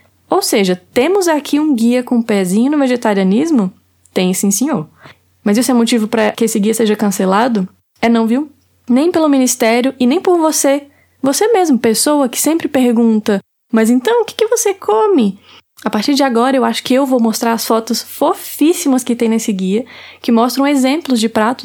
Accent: Brasília, Federal District, Brazil; lá na minha terrinha, famosa Brasília.

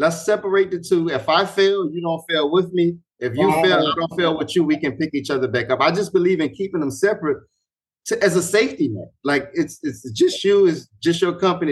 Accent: New Orleans, Louisiana, United States; You know, I'm from New Orleans.

